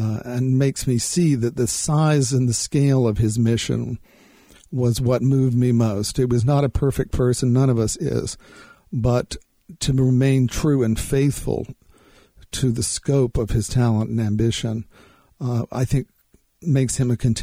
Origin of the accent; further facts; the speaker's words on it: Rocky Mount, North Carolina, United States; I grew up in Rocky Mount, which is 30 miles from Macon, where Reynolds was born